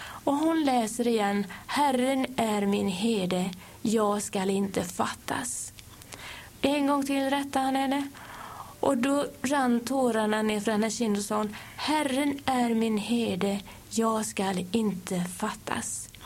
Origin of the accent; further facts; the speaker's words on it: Tibro, Västra Götaland County, Sweden; Nej, jag kommer ifrån Västergötland. Från Kyrkefalla socken i, som nu heter Tibro kommun i Västergötland.